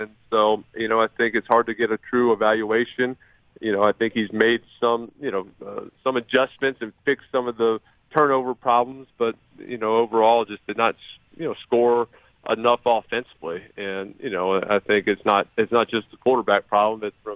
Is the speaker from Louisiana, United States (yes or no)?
yes; New Orleans, Louisiana, United States; Go to New Orleans.